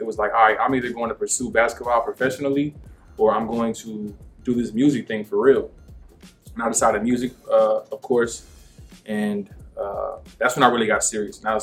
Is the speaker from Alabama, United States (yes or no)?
no; Lawton, Oklahoma, United States; And growing up in Lawton, Fort Steele, Oklahoma, a lot of our life was military